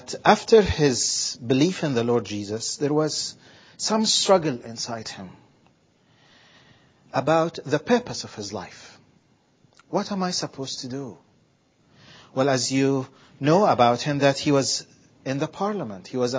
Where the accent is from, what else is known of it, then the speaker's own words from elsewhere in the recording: Egypt; English is a second language; now in United Kingdom; Now, excuse my ignorance. I came from Egypt. I needed to be educated about some of the great characters in Britain.